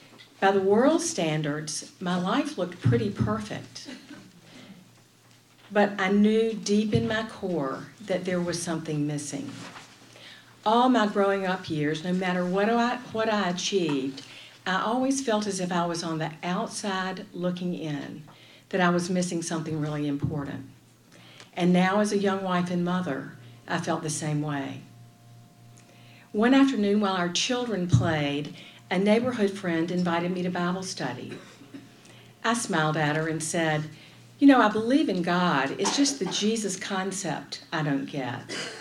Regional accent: Raleigh, North Carolina, United States; After a fellowship to graduate school, I'd moved back to my hometown, Raleigh.

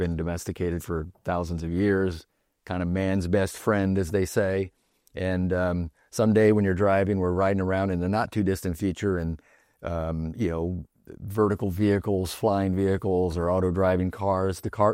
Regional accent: Indiana, United States; I grew up in the Midwest in a small little Midwestern town. And you know, when I joined the military, that was my ticket off the small farm town in Indiana.

